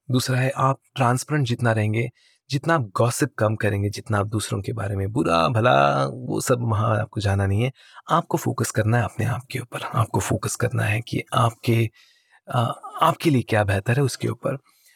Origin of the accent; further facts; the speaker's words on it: Nagpur, Maharashtra, India; born there; also born or lived in Jalna; मेरा जन्म नागपुर में हुआ था और मेरे पिताजी जालना नाम के मराठवाड़ा महाराष्ट्र के जालना नाम के एक छोटे से टाउन में पैदा हुए थे। मेरी जो इनिशियल जो मेरी पढ़ाई है वो जालना में ही हुई थी।